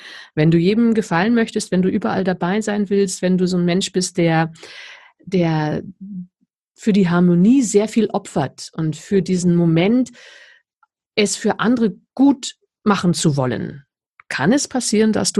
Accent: Wolfenbüttel, Lower Saxony, Germany; born there; moved away; Also wirklich aus dem tiefsten Niedersachsen. Ich bin geboren in Wolfenbüttel.

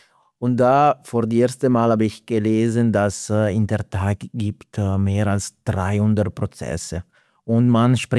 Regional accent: Italy; German is a second language; Also ich komme aus Italien und Pizza für mich ist nicht nur eine einfach Produkt

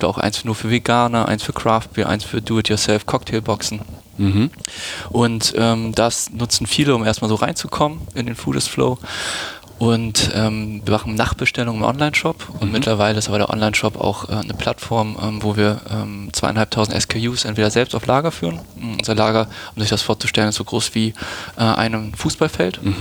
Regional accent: Schleswig-Holstein, Germany; now in Hamburg, Germany; Dann in Lübeck zur Schule gegangen, ist das auch keine Großstadt. Und dann zu der Ausbildung dann nach Hamburg gezogen.

